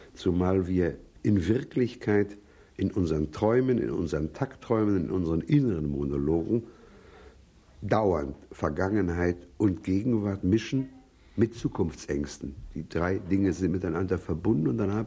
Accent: Gdansk, Pomeranian Voivodeship, Poland; also zum Beispiel meine Heimatstadt Danzig

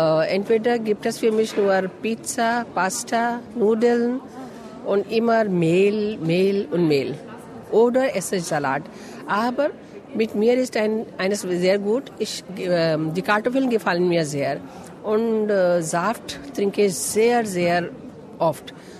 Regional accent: India; German is a second language; Ich komme aus Indien.

